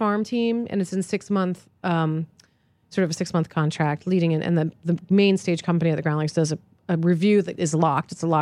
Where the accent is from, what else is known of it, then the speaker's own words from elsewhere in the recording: East Coast, United States; because I grew up on the East Coast, so there's all that sort of patrician access.